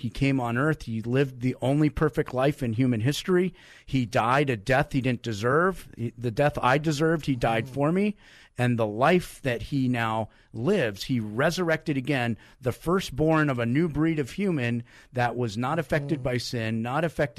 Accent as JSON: {"language": "English", "region": "East Coast", "country": "United States", "said": "I come from the East Coast, and we're talking coast to coast tonight, but it's a long way from Philadelphia to San Diego."}